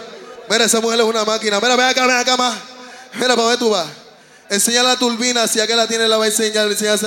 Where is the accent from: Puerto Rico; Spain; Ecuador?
Puerto Rico; Porque somos boricua.